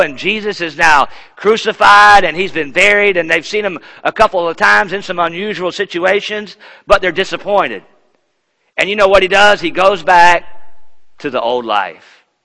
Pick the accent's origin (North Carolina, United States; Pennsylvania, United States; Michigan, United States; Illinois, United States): North Carolina, United States; Charlotte; born there; now in Memphis, United States; I am from Memphis. I'm from Memphis now. I was born in Charlotte, but our home church is in Memphis.